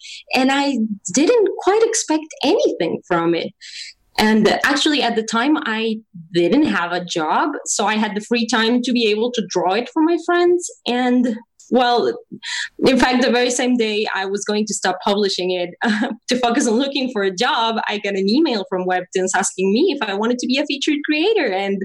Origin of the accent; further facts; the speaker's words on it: Mexico; I grew up in Mexico.